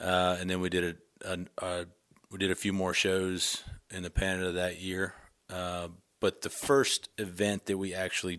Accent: United States; now in Sandpoint, United States; I came from Virginia, West Virginia. I always wanted to be out west.

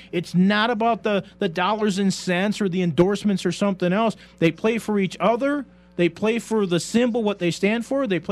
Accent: Chicago, Illinois, United States; I'm from Chicago, I know a ton of Blackhawk fans that are now Golden Knights fans.

